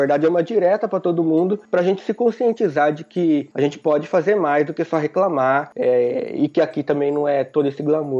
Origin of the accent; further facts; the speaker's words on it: Brazil; A gente, que eu digo, brasileiro, porque eu sou brasileiro também.